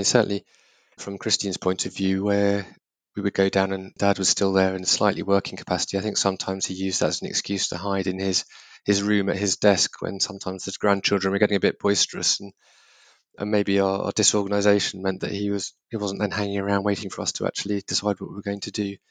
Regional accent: England, United Kingdom; Yes, I think we're very English about it.

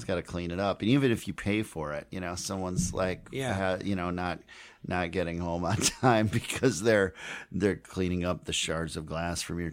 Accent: Minneapolis, Minnesota, United States; It's funny. I grew up in Minneapolis, obviously

